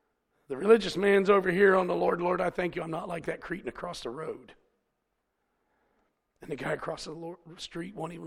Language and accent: English; Charleston, West Virginia, United States; Well, you know, I really am a hillbilly. I'm from Charleston. That's where I was born.